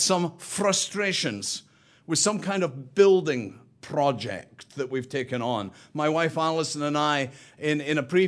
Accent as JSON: {"language": "English", "region": "Scotland", "country": "United Kingdom", "lives_now": "Chicago, United States", "said": "before people realize from the accent that I really do not originate from Chicagoland, and I'm Scottish."}